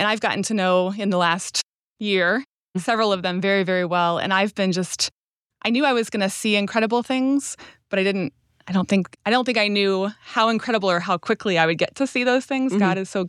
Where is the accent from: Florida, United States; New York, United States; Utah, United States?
Florida, United States; now in St. Louis, United States; I'm from Florida originally, and my home church in Florida was a strong partner of Redeeming Life.